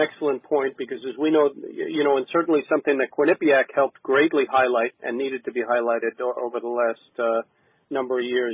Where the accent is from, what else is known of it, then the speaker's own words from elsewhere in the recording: Connacht, Ireland; also born or lived in United States; arriving in South Galway in 1977, in the middle of nowhere, or 78